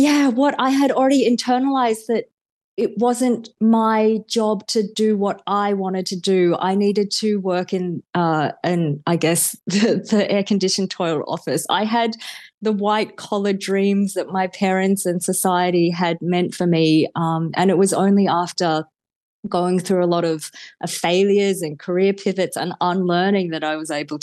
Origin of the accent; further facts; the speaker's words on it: Canberra, Australian Capital Territory, Australia; Even though I grew up in Canberra, it had shaped China and its history had shaped me in ways that I was yet to find out